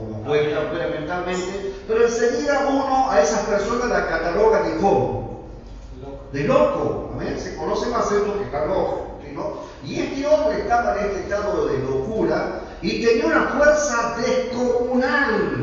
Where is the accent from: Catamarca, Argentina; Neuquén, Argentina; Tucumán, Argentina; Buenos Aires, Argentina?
Tucumán, Argentina; Monteros; Yo soy oriundo de Tucumán, de un pueblito que se llama Montero